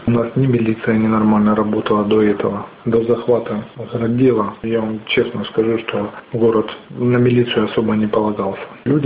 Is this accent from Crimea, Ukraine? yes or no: no; Sloviansk, Donetsk Oblast, Ukraine; Очень неприятно быть в родном городе, когда вокруг ходит много вооруженных людей в масках.